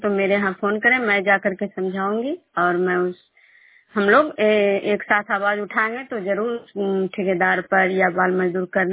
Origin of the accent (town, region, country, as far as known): Bishnupur, Bihar, India